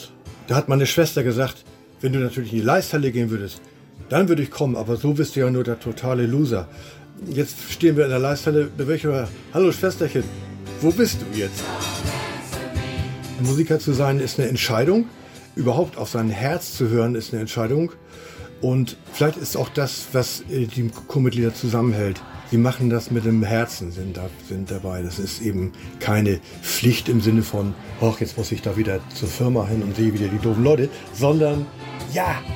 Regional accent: Hamburg, Germany; Ich bin ja gebürtiger Hamburger.

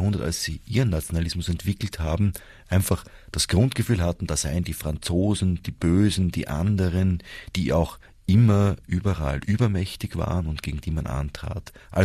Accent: Vienna, Austria

